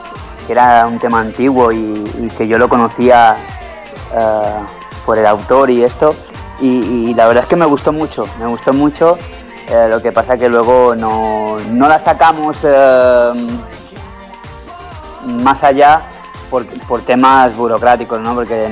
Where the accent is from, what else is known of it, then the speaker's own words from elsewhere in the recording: Balearic Islands, Spain; la verdad es que yo me siento mallorquín, me siento español y tengo ahí mi alma, que es extremeña